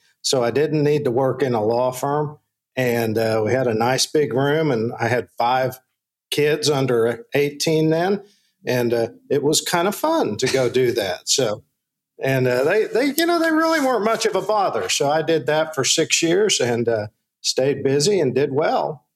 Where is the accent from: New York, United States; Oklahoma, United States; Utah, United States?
Oklahoma, United States; Well, my hometown is where I live, and it's in a small city in northern Oklahoma.